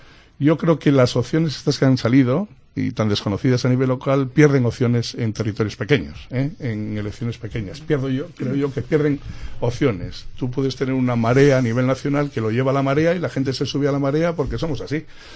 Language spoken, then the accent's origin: Spanish; Torrelavega, Cantabria, Spain; yo soy de Torlavega, yo no conozco absolutamente a nadie de Podemos de Torlavega.